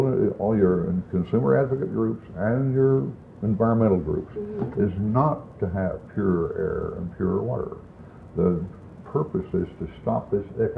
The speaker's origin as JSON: {"language": "English", "region": "Oklahoma", "country": "United States", "tie": "born or raised there", "said": "And I was raised in Oklahoma."}